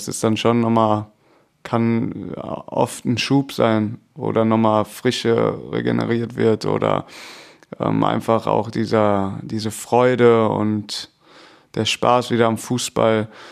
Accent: Düsseldorf, North Rhine-Westphalia, Germany; born there; ich komme ja aus Düsseldorf gebürtig

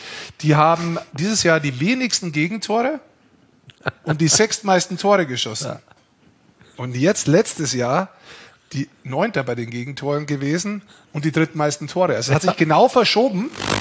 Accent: Bavaria, Germany; ich bin Niederbayer

